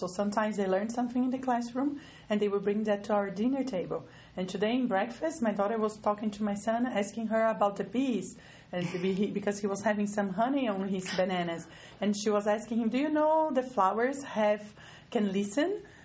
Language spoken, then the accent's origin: English; Brazil; English is a second language; moved away; We are originally from Brazil. And our grandparents came and migrated from Portugal and Italy. And so we carry both citizenships, Brazilian and Italian. And we have lived in different places in the world already.